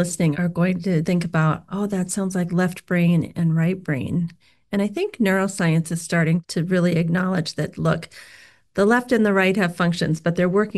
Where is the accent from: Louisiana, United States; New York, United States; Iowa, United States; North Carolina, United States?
Iowa, United States; I grew up in Iowa, and like I would literally sit outside in the grass with my dog for hours daydreaming.